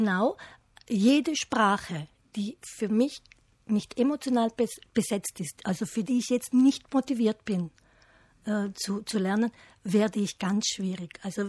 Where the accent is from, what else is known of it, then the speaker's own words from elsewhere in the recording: Trentino-Alto Adige, Italy; wir kommen aus dem Unterland, von daher haben wir ganz ein anderes, eine andere Vielfalt der Zweisprachigkeit, mehr Mehrsprachigkeit, als zum Beispiel in einem Finchgau oder im Pustertal.